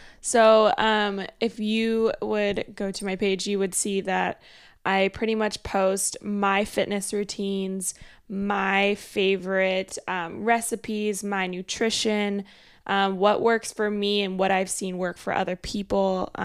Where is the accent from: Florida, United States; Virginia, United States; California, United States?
California, United States; Temecula; also born or lived in Arizona; So I am from Temecula, California, which is a very small town near San Diego. A lot of people know it because of its wine country. And I also lived in Arizona